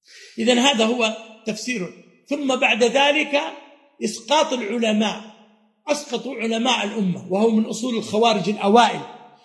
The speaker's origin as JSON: {"language": "Arabic", "country": "Saudi Arabia", "said": "عندنا في السعودية"}